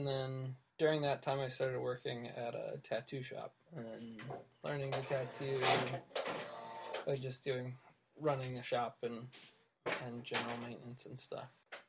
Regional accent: Great Smoky Mountains, United States; So it's something that growing up in the Smoky Mountains kind of had always stuck with me.

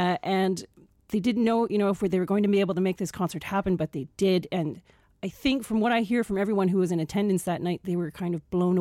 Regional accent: Canada; now in Northern Ireland, United Kingdom; I'm Canadian.

